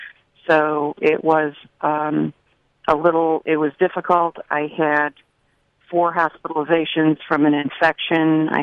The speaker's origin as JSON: {"language": "English", "town": "Naugatuck", "region": "Connecticut", "country": "United States", "tie": "born or raised there", "also_born_or_lived": "Waterbury", "said": "I'm from Naugatuck. I lived in Waterbury for 35 years."}